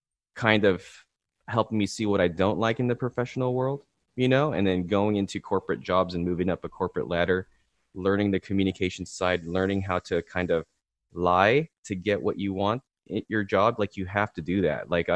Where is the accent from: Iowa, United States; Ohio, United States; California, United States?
California, United States; San Diego; San Diego State University. Yeah. This is where my hometown, you know.